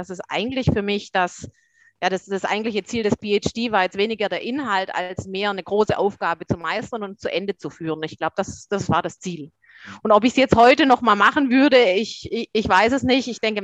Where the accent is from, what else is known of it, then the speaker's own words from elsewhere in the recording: Southern Germany, Germany; Ja, ich bin, wie man vielleicht an meinem Dialekt hört, ja aus Süddeutschland und bin der Schweiz schon immer sehr verbunden. Meine Oma kommt vom Bodensee und als Kind war ich eben auch schon oft in der Schweiz.